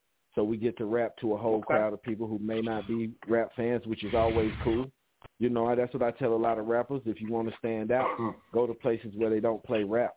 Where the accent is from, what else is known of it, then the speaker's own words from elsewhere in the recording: Asheville, North Carolina, United States; I'm from Asheville, North Carolina.